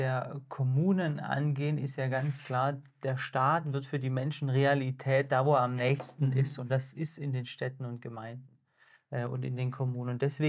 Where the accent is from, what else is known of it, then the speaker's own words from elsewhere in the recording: Baden-Württemberg, Germany; ich komme aus dem Hohenlohischen, also die andere Seite von Baden-Württemberg. Bin 31 Jahre alt, verheiratet, zwei Kinder